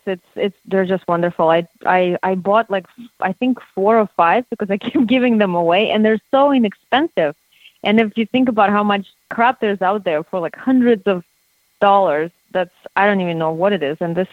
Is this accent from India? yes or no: no; Russia; English is a second language; I'm really interested because it will do very well in my home country, especially with teaching people how to negotiate in Russia.